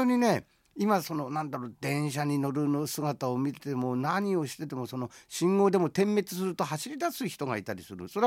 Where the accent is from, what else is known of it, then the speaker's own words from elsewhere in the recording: Toyama, Japan; 僕はその富山の街の特に僕言っちゃなんですけど西町の生まれなので